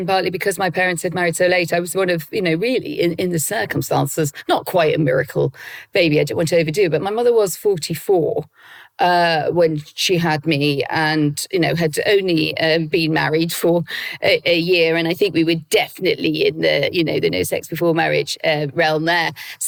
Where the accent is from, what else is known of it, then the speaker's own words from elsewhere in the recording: North East England, United Kingdom; So I grew up in, as you say, very much in a Roman Catholic world, in my education, in my household.